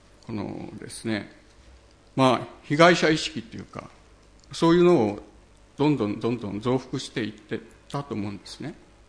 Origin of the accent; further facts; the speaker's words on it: Saga, Japan; 九州の佐賀県で生まれ、そこで育って、で、九州の山、まあ、阿蘇とか九十とか、まあ、大体の山をこう登っていきました。